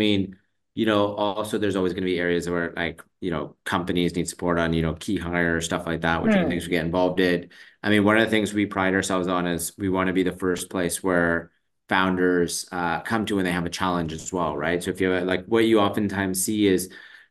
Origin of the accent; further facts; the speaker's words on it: Vancouver, British Columbia, Canada; I grew up in Vancouver, but my parents are actually refugees from East Africa.